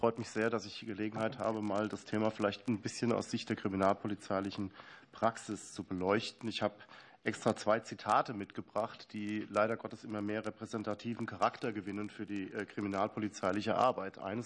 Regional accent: Hesse, Germany; Ich komme aus Hessen, deswegen weiß ich, wovon ich spreche.

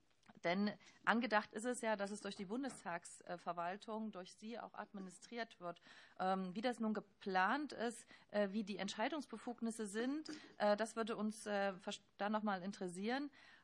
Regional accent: Leipzig, Saxony, Germany; Ich bin in Leipzig aufgewachsen, verbinde ganz viel damit.

